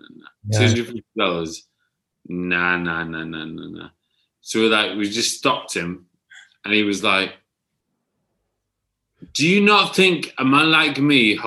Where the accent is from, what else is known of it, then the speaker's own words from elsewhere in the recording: United Kingdom; As the British people we are, we're like, absolutely not.